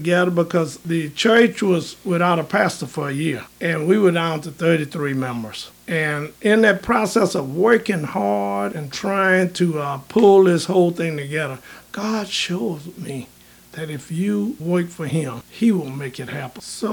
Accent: Slidell, Louisiana, United States; Brother Riles, this is my home. I was born and raised right here in Slidell.

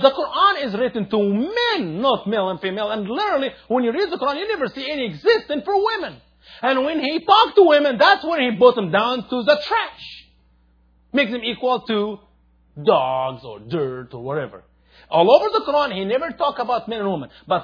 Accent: Upper Egypt, Egypt; Revenge in Islam is exactly what's happening in my home country, Egypt, and Upper Egypt.

